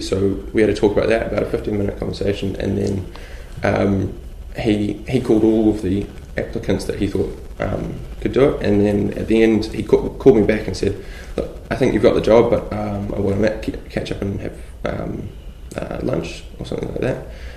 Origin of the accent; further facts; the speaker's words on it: Whanganui, Manawatū-Whanganui, New Zealand; now in Wellington, New Zealand; and I'm from Whanganui originally. Grew up there, and then now I've moved to Wellington to study law and commerce.